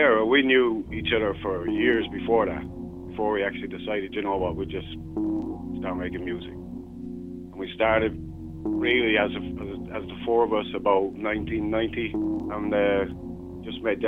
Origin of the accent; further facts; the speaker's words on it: London, United Kingdom; accent: London; that really taught me to use my own accent, you know.